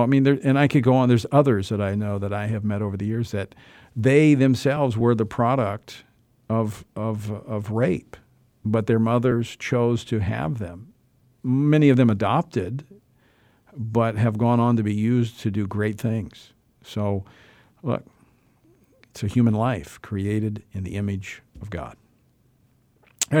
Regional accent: Louisiana, United States; I authored in my home state of Louisiana back when I was in legislature the Safe Zone bill

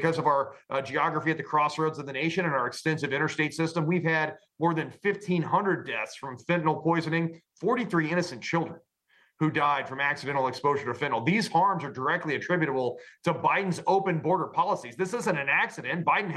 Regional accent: Missouri, United States; there are citizens of my home state of Missouri

